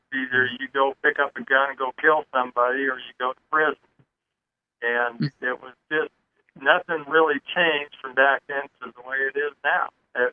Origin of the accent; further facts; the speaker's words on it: Idaho, United States; now in Arizona, United States; I'm from Idaho, and moved down on Convergence down in Arizona here.